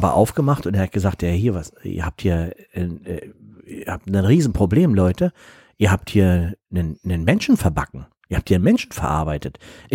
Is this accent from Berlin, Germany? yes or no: yes; Berlin, Germany; Wir sind ja früher als Kinder in Berlin, sind wir auch von hinten an so eine Bäckerei rangegangen.